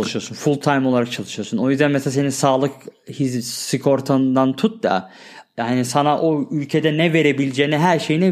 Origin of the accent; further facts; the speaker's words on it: Germany; ben Almanya'da doğup büyüdüm Ender ve ben Almancayı ana dili gibi biliyorum. Bunun sebebi de orada büyümem yani.